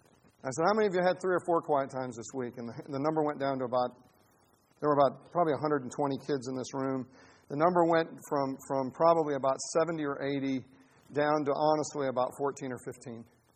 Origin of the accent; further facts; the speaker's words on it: Chicago, Illinois, United States; I'm like, I'm from Chicago.